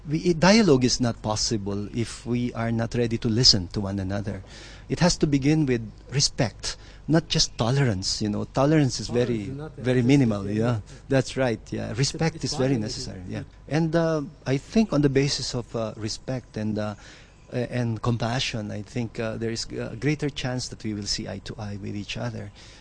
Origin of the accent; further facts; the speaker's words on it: Philippines; English is a second language; I come from the Philippines. I am a bishop, a Catholic bishop.